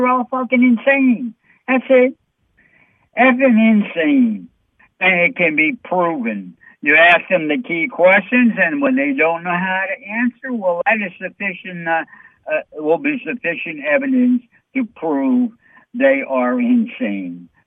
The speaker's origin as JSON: {"language": "English", "town": "New York City", "region": "New York", "country": "United States", "said": "We've got some really evil people here on the East Coast, you know. I'm from New York City, you know."}